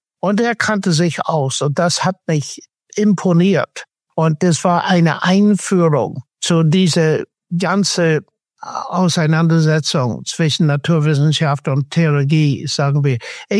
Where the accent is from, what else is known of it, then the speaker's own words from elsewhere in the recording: Northern Ireland, United Kingdom; ich bin in Nordirland aufgewachsen, wie Stefan schon vorhin gesagt hat. Meine Eltern waren gläubig